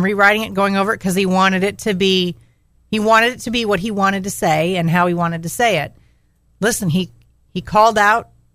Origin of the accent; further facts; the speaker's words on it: Minnesota, United States; He mentioned Philando Castile in his yeah. letter, who is, this is from my home state, you know, he plays for the Timberwolves, and in the Twin Cities